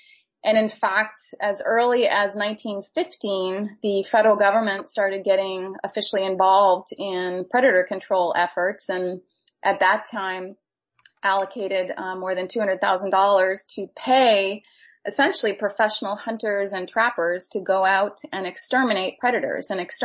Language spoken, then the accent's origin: English; Maine, United States; I'm originally from Maine